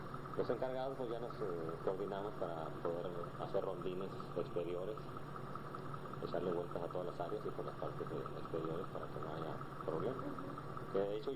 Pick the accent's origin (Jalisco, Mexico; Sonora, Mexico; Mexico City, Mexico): Sonora, Mexico; Ciudad Obregón; moved away as an adult; now in Tijuana, Mexico; yo soy del Estado de Sonora, del Ciudad de Obregón, Sonora, exactamente. Yo me dediqué a otras cosas allá en el Estado de Sonora. Yo llegué aquí a Tijuana por alrededor del 89-90.